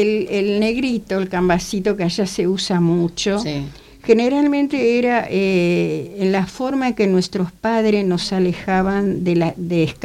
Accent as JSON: {"language": "Spanish", "town": "Goya", "region": "Corrientes", "country": "Argentina", "tie": "born or raised there", "said": "me acordé cuando nací ahí en Goya, cuando era chica"}